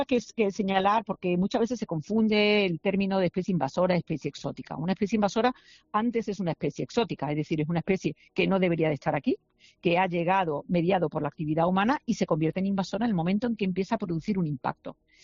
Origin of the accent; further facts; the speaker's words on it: Málaga, Andalusia, Spain; yo hablo de mi tierra, de Málaga